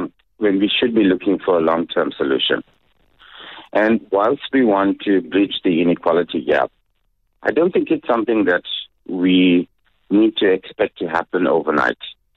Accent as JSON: {"language": "English", "country": "South Africa", "said": "We have not made it a part of being South African. So, you know, being proudly South African is we are the Rainbow Nation."}